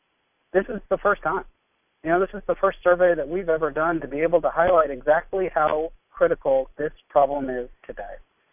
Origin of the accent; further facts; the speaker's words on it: California, United States; You know, I come from the Central Valley